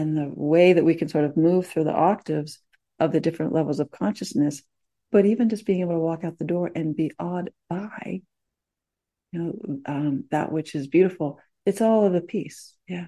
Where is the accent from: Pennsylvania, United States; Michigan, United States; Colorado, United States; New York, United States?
Pennsylvania, United States; Pittsburgh; I'm from Pittsburgh.